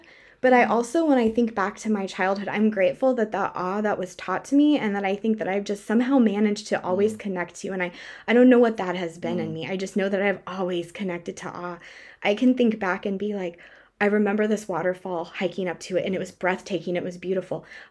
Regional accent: Colorado Springs, Colorado, United States; Like I grew up in Colorado Springs, and so we spent most of my summers in Rocky Mountain National Park.

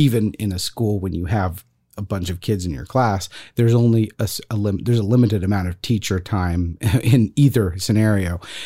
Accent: France; I grew up in France.

